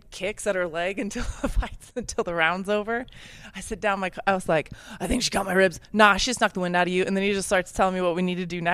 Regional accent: Bosque Farms, New Mexico, United States; My mom came from Wyoming and like outdoorsy mountains. Like, we grew up down in Bosque Farms.

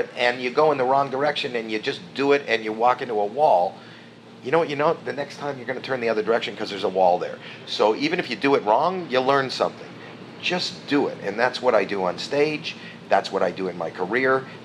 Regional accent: Northeast, United States; we're from the Northeast and there's just more per capita, more people.

